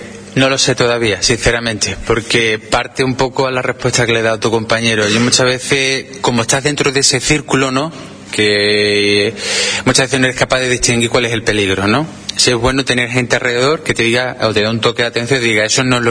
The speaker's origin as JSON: {"language": "Spanish", "town": "Huelva", "region": "Andalusia", "country": "Spain", "said": "Yo soy de Huelva, yo sigo aquí de la Orden, yo vivo aquí en la Orden Baja, estudio aquí enfrente"}